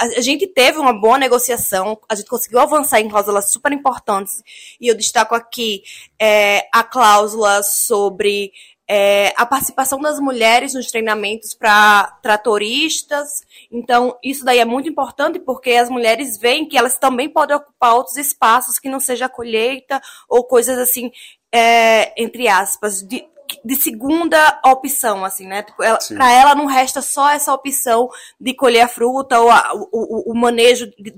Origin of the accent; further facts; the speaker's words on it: Rio Grande do Norte, Brazil; Eu venho do Rio Grande do Norte, né, ao contrário lá do Rio Grande do Sul.